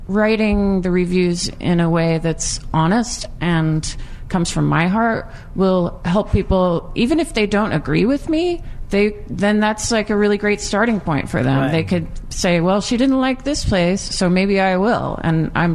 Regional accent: Seattle, Washington, United States; And having grown up here, I grew up on Capitol Hill, I've seen that happen.

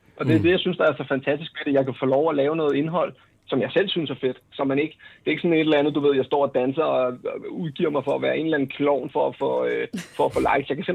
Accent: Vestegnen, Capital Region of Denmark, Denmark; Jeg er fra Vestegn.

